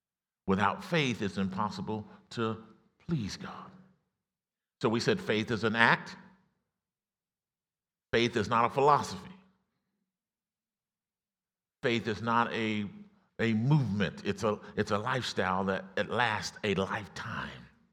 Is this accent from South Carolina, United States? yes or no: no; Arkansas, United States; You know, if you grew up, I grew up in Arkansas, and so we had farms